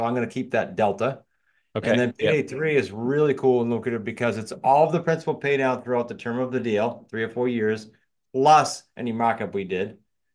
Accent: New England, United States; I talk fast. I'm from New England, but I'm also extremely blunt.

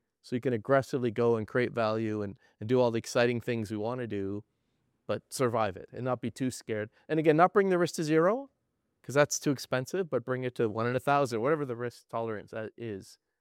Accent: Canada; I'm from Canada

